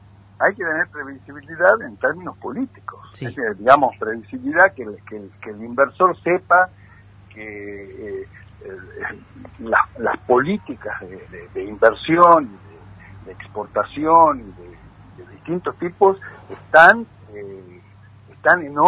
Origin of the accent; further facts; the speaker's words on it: Argentina; Tengo el anhelo como ciudadano argentino de que sepamos aprovechar esta oportunidad